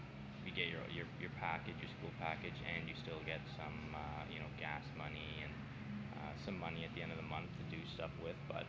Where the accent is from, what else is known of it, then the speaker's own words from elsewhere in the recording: Toronto, Ontario, Canada; Like growing up in Toronto, like, minor hockey's pretty crazy